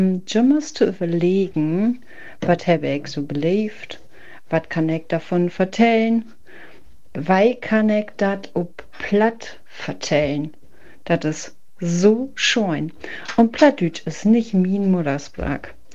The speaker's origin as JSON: {"language": "German", "town": "Tündern", "region": "Lower Saxony", "country": "Germany", "said": "Ich komme aus Tünnern, das ist in der nächste Bihameln. Und Tünnern ist tatsächlich noch so ein Dörpe, da gehört sie auch noch ein Beten platt."}